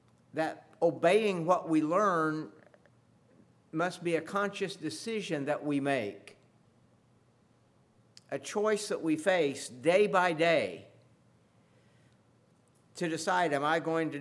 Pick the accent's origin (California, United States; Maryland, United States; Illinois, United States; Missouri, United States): Illinois, United States; Olney; also born or lived in Mattoon; I told you I was born in Mattoon, and that's true, but we moved here to Olney before I was a year old.